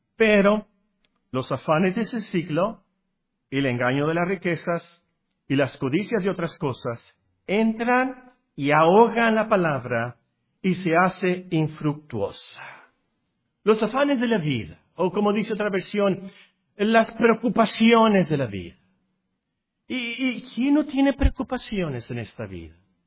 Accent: Tecpan de Galeana, Guerrero, Mexico; born there; Yo nací en Tecpan de Galeana, Guerrero, y hay un río ahí.

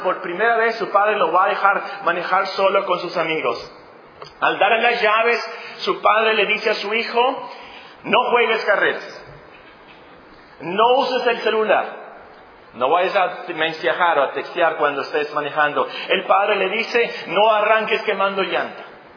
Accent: Mexico; nosotros vamos para allá también como mexicanos.

